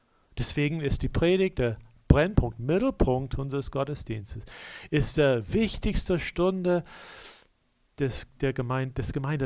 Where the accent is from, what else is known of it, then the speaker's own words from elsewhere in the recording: United States; Ich komme aus den Staaten